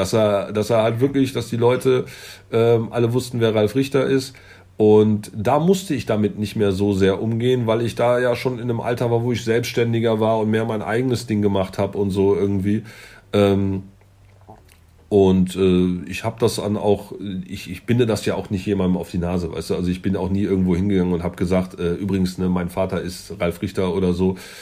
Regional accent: Munich, Bavaria, Germany; Ich bin in München aufgewachsen, so Bayern kann auch durchaus so ein bisschen spießig sein.

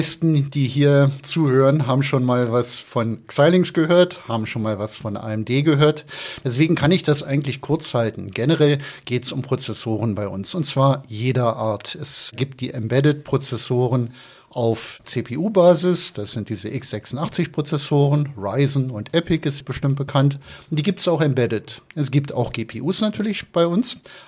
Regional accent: Munich, Bavaria, Germany; Ich komme aus München

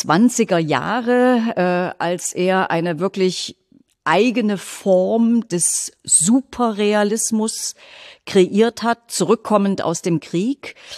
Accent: Gera, Thuringia, Germany; ich selber bin in Gera geboren, habe meine ersten auch beruflichen Schritte als Kunsthistorikerin in meiner Heimatstadt tatsächlich zurückkommend vom Studium

